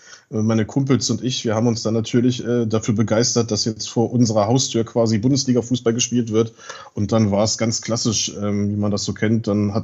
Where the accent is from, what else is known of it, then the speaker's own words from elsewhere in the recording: Wolfsburg, Lower Saxony, Germany; moved away as an adult; Genau, ich bin in Wolfsburg geboren und aufgewachsen, habe meine Schulzeit in Wolfsburg verbracht und nach dem Abitur 2008 hat es mich dann aus Wolfsburg weggezogen, des Studiums wegen. Aber ich bin in meinen Studienorten immer in Reichweite von Wolfsburg geblieben